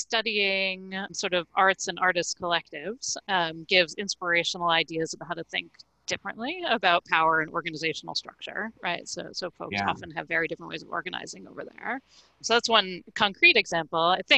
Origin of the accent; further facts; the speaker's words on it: United States; So I'm going to give this response from my own sort of unique perspective as an American living in Massachusetts, raising kids.